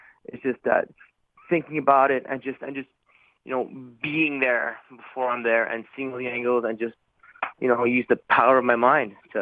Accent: Canada; I do not, especially when I'm in Canada, I do not want to lose in front of my hometown fans.

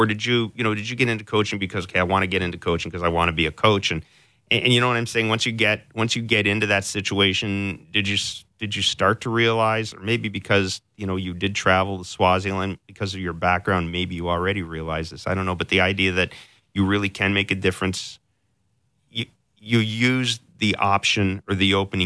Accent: Manitoba, Canada; I mean, I grew up in Manitoba and there's a ton of high school basketball out there.

